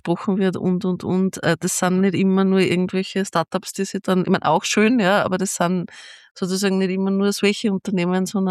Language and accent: German; Ebensee, Upper Austria, Austria; Ich komme ursprünglich aus der Gemeinde Ebensee.